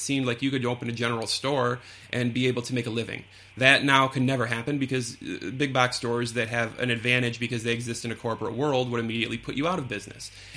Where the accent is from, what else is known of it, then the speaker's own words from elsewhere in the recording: Detroit, Michigan, United States; Here's why, and I'm from Detroit, right?